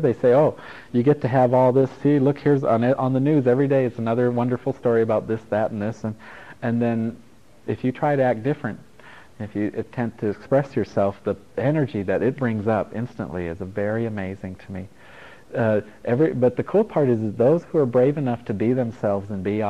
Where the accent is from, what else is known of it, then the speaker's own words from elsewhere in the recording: Italy; now in United States; and I grew up in Italy, yeah.